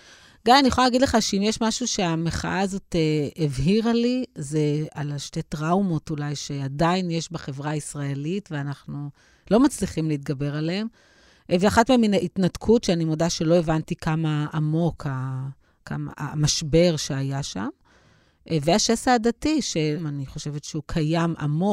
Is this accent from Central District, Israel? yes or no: no; Ashdod, Southern District, Israel; לא גדלתי בבית מסורתי, אבל גדלתי באשדוד, שהייתה עיר עם אחוז מאוד גבוה של מסורתיים